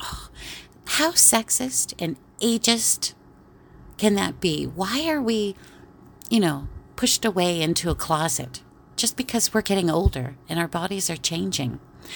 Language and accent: English; Canada; and I'm Canadian